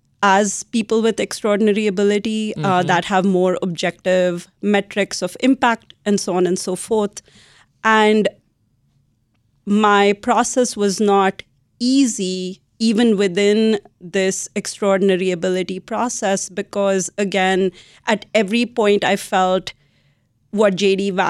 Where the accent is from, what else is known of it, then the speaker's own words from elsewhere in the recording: India; now in United States; as an Indian national, the EB-1B extraordinary ability process actually took a year